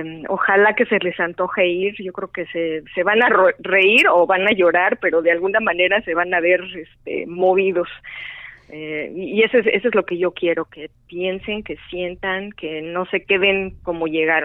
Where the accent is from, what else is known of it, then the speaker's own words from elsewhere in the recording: Mexico; now in United States; en mi país de origen, en México, en el que resido hoy, en Estados Unidos